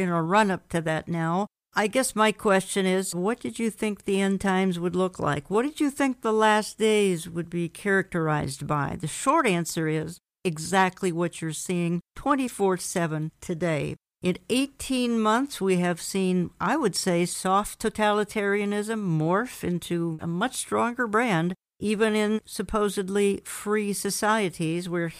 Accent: Minnesota, United States; a situation in my home state is the land of 10,000 lakes and 10,000 riots, Jack. We've got some issues going on in Minnesota

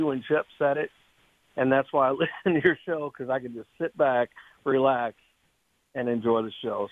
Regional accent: Chicago, Illinois, United States; I was there. I saw the games. I'm from Chicago. I've only been here since, I don't know, 2000.

